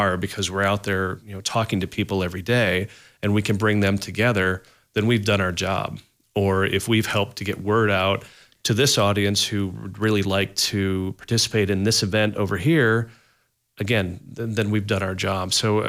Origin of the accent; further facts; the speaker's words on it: Des Moines, Iowa, United States; now in Iowa City, United States; I'm from Des Moines originally, came here for school and never left because, you know, I fell in love with the community.